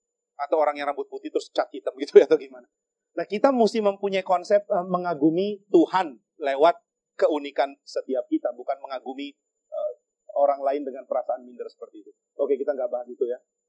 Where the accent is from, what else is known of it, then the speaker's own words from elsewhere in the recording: North Sumatra, Indonesia; Saya orang Batak. Nenek moyangku orang Batak.